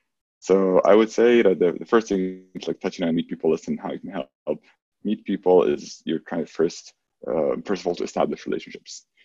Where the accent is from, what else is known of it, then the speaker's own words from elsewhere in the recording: Israel; now in San Francisco, United States; I come from Israel, and we have a very different culture.